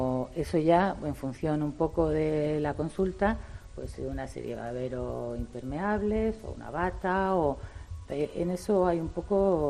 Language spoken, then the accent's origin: Spanish; Almería, Andalusia, Spain; yo soy de Almería y a mí me recuerda a mi tierra